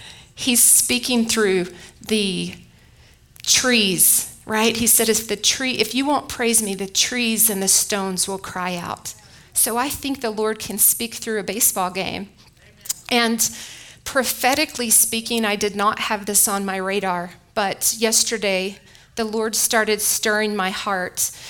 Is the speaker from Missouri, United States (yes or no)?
no; Texas, United States; One, because I'm a Texan